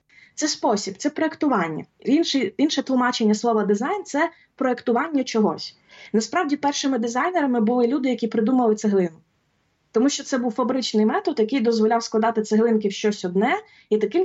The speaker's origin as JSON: {"language": "Ukrainian", "town": "Rivne", "region": "Rivne Oblast", "country": "Ukraine", "said": "бо сама я з Рівного."}